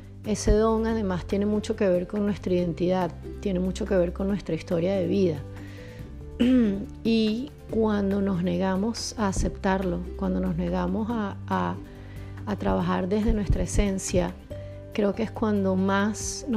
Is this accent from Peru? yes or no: no; Venezuela; En una cultura como la latina en Venezuela, la cultura que yo crecí, es muy fácil como mujer crecer pensando que tú tienes que cumplir con toda una serie de patrones